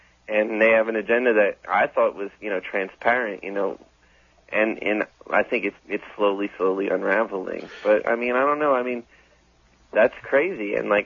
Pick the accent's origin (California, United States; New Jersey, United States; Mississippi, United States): New Jersey, United States; Well, you know, look, I'm from the New York, New Jersey area.